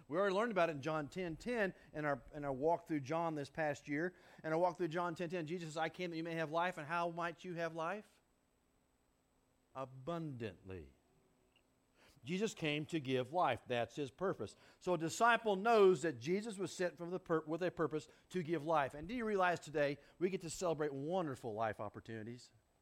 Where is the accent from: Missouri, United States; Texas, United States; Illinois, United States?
Missouri, United States; Leonard; Well, I'm not from Edina, and I'm not from Knox County. You see, I grew up on a farm outside of Leonard, Missouri in Shelby County.